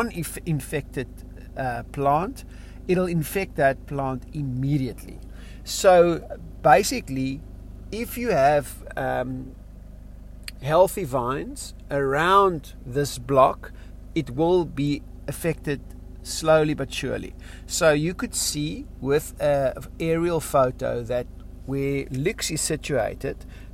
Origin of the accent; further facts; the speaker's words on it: South Africa; first language Afrikaans; English is a second language; Now, luxury in Afrikaans, my first language, is luxe.